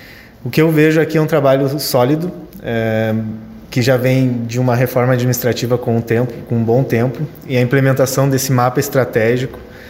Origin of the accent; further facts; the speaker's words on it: Canoas, Rio Grande do Sul, Brazil; Eu sou natural de Canoas